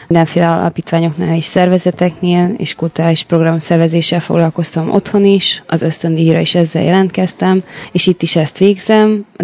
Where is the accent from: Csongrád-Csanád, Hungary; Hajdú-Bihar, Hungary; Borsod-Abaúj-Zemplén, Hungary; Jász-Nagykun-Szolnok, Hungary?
Hajdú-Bihar, Hungary; Hajdúnánás; born there; now in Budapest, Hungary; Én hajdonállási születésű vagyok, de Budapesten élek már egy olyan 8 éve.